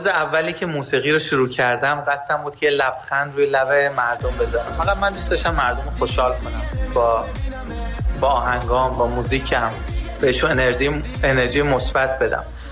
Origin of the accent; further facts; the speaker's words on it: Sweden; ما که در اروپا بزرگ شدیم، در سوئد بزرگ شدیم و این چیزا رو میبینیم